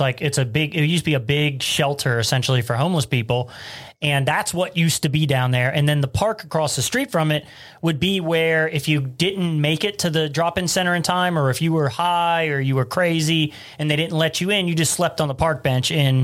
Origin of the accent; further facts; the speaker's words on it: Cincinnati, Ohio, United States; now in Covington, United States; See, I'm a West Side guy. I'm Price Hill guy. So I'm in Covington now